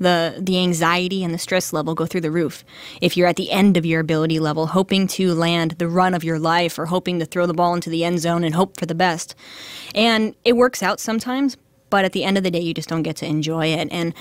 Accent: Vermont, United States; Well, I'm from the East Coast, and I grew up in Vermont snowboarding.

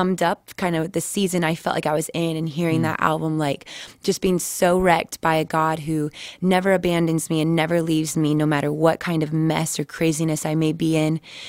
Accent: Klamath Falls, Oregon, United States; Well, I'm originally from Klamath Falls, Oregon. Tiny farm town.

